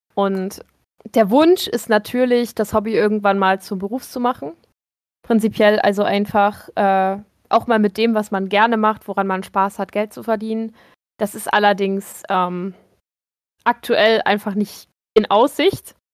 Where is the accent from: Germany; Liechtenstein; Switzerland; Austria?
Germany; Meissen, Saxony; die Stadt Meißen in Sachsen ist meine Heimatstadt. Ist eine wunderschöne, wunderschöne, super alte Stadt.